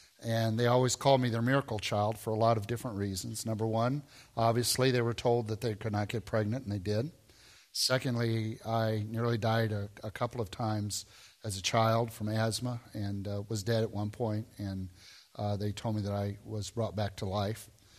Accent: Peoria, Illinois, United States; I'm just a boy from Illinois. I was born and raised near Peoria, Illinois. My mom and dad were hillbillies from Kentucky.

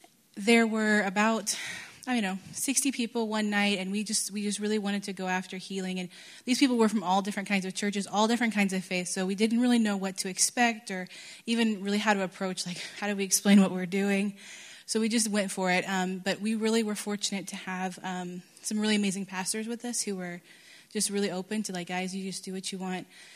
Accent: Texas, United States; I'm from Texas, and I go to the Global School of Supernatural Ministry as well

